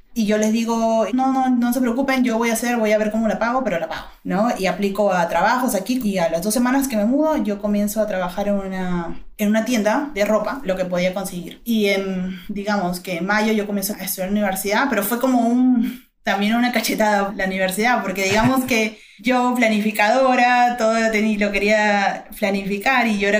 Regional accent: Peru; moved away as an adult; now in Florida, United States; soy peruana de nacimiento, crecimiento, todo. Me desarrollé en Perú y yo hace 6 años que decidí emigrar y me vine para aquí, para Florida, Estados Unidos, ¿no?

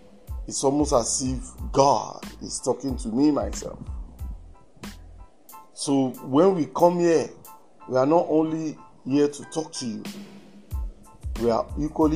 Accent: Lagos, Nigeria; from Lagos, Nigeria.

